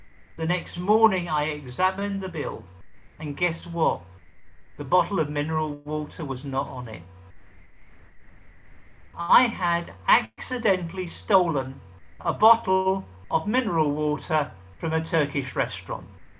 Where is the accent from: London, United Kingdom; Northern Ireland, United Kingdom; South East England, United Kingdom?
London, United Kingdom; I wasn't even told I was Jewish until I was 15, and I was brought up in West London and going to predominantly Irish Catholic school in North London